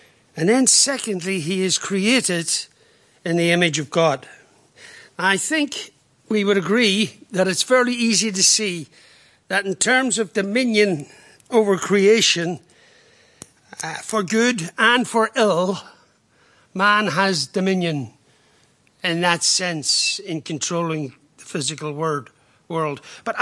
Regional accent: Ireland; as an Irishman, I like to think keep things simple.

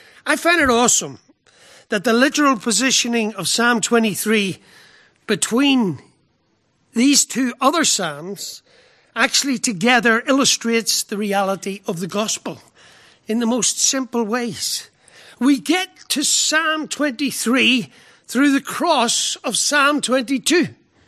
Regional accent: Belfast, Northern Ireland, United Kingdom; But I grew up in Belfast in the time of the height of the Troubles, and I have lived long enough to see a form of peace restored in my dear homeland.

